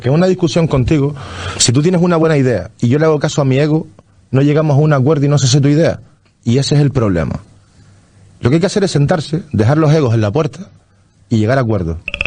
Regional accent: Canary Islands, Spain; Mira, yo soy majorero. Nací aquí. Soy de la isla.

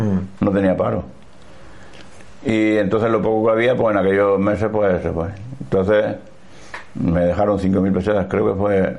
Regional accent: Jaén, Andalusia, Spain; born there; Sí, nací en Jaén, me fui a Mallorca.

